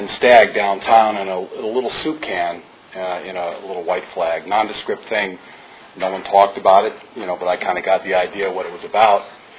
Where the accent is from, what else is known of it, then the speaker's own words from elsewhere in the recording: Connecticut, United States; He's also from my home state. And what I got in touch with was Connecticut was not a great place for me.